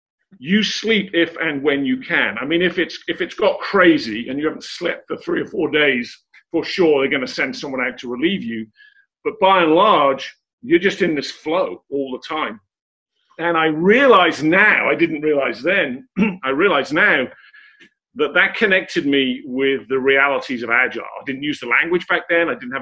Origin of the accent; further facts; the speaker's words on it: England, United Kingdom; accent: English; now in United States; Yeah, I'm English, obviously. You can tell that from my accent. American now, been here 21 years